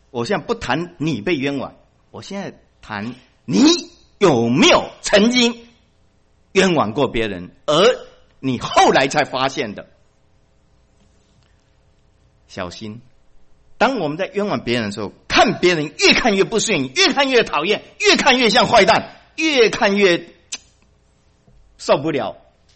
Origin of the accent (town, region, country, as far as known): China